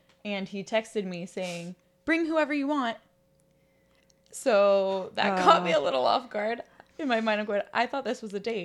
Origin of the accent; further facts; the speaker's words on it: Fife, Washington, United States; also born or lived in California; I grew up in the area, actually. I grew up in Fife. So it's nice to be back home. I went down to California for my undergrad